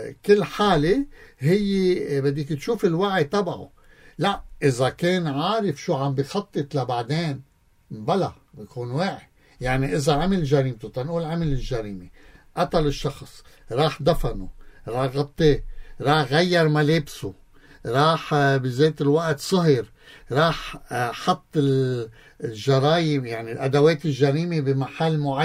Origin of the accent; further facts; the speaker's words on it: Lebanon; عندنا بلبنان